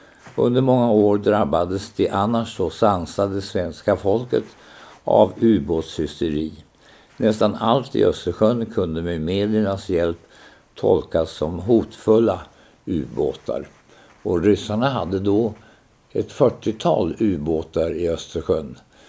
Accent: Västernorrland County, Sweden; Vi är båda från Höga kusten, du och jag.

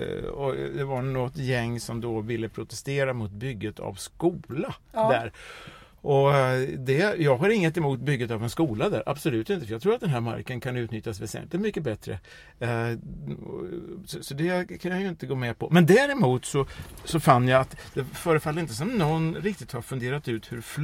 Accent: Norrköping, Östergötland, Sweden; born there; Då var vi utanför Norrköping.

